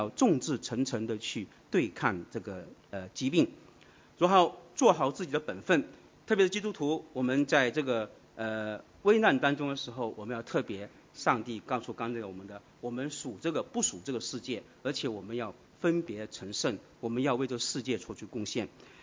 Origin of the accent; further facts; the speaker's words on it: China; 我们中国人吃饭很不足以，很多时候都不用公筷